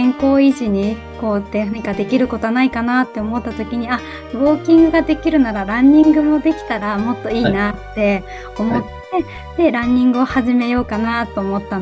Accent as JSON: {"language": "Japanese", "region": "Tohoku", "country": "Japan", "lives_now": "Tokyo, Japan", "said": "まあもしかしたら東北出身なのでそう思った。東京の冬はそんなに寒くないかもしれないですね。"}